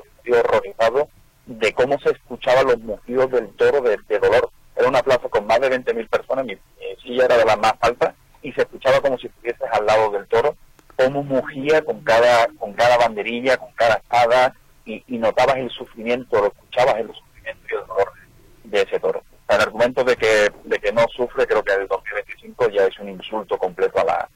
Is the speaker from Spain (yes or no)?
yes; Seville, Andalusia, Spain; Yo soy de Sevilla, soy originario de Sevilla, de España, que es una de las ciudades más taurinas del mundo